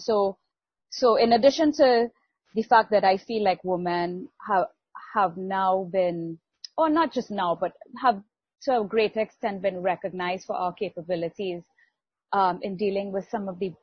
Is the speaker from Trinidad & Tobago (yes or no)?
yes; Trinidad & Tobago; So I'm in Barbados for those of you who didn't pick up on that already. I'm from Trinidad.